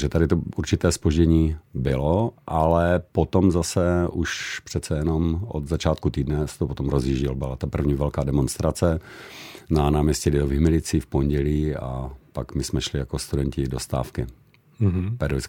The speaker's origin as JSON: {"language": "Czech", "town": "Ostrava", "region": "Moravian-Silesian Region", "country": "Czechia", "said": "tu stávku jsem potom trávil na kolejích, když jsem byl z Ostravy, takže jsem rodiče navštěvoval během toho celé té stávky"}